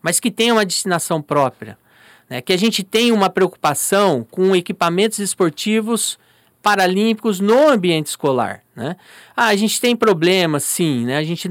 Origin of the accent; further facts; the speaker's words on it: Paraná, Brazil; moved away as an adult; now in Alagoas, Brazil; apesar do meu portão, não esconder que eu sou do Paraná, mas já há mais de 10 anos no estado.